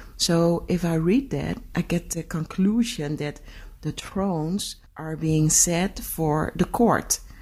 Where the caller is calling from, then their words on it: Netherlands; I'm from the Netherlands.